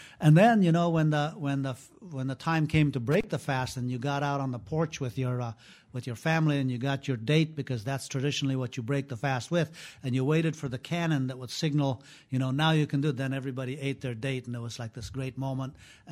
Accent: Afghanistan; now in United States; And so Islam was part of everyday life in that sense when I was growing up in Afghanistan.

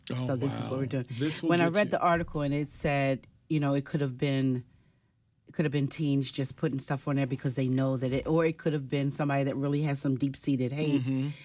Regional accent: Baltimore, Maryland, United States; Child, you know the faces I get when they say Baltimore.

